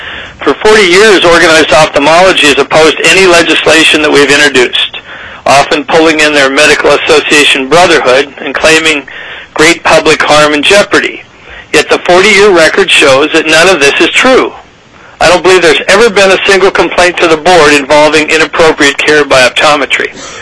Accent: Ketchikan, Alaska, United States; now in Anchorage, United States; I was born and raised in Ketchikan. I was the first Alaska native to be licensed as a doctor of optometry in Alaska.

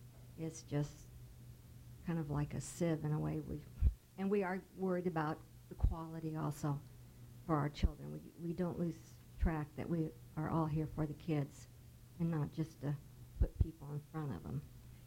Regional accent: Kodiak, Alaska, United States; I came from Kodiak, so I got both kind of sides of the story here.

